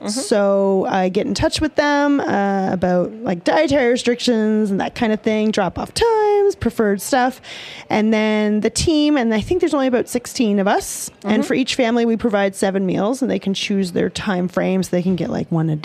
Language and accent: English; Nova Scotia, Canada; I'm originally from Nova Scotia